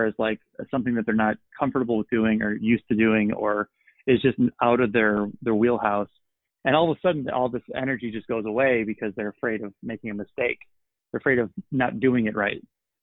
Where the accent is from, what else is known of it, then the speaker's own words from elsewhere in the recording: Chicago, Illinois, United States; One of my favorite shows of the year because it's in my hometown and I've done it every year and I've watched it grow.